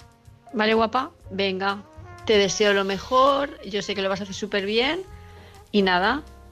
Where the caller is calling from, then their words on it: Palma de Mallorca, Balearic Islands, Spain; de Palma de Mallorca.